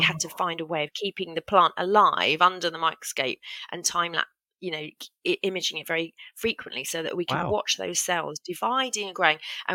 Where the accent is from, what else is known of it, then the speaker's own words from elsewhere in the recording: United Kingdom; But we stuck it out because we're British, and we stuck it out.